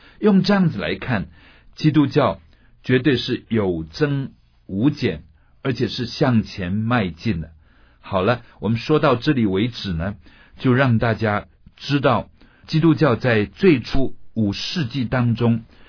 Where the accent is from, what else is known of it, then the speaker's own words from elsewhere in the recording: China; 第三呢，是我们中国人最熟悉的分合的观念，天下合久必分，分久必合